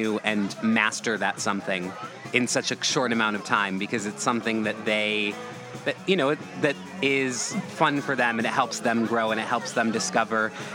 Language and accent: English; Spokane, Washington, United States; West Coast. Spokane, Washington. So, eastern side of Washington State.